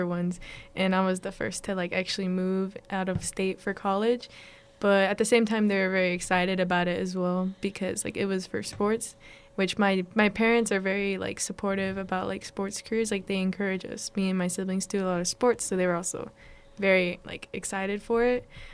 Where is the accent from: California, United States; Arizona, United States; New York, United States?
California, United States; Manteca; so it's like a small town located in the valley. I'm from Manteca.